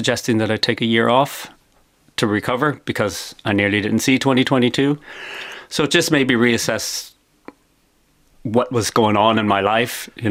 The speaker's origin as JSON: {"language": "English", "region": "Midwest", "country": "United States", "tie": "born or raised there", "accent": "American-Irish hybrid", "moved": "as an adult", "lives_now": "Ireland", "said": "I grew up in middle America."}